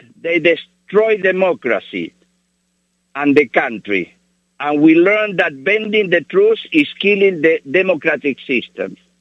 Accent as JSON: {"language": "English", "country": "Argentina", "tie": "born or raised there", "said": "I was born and raised in Argentina"}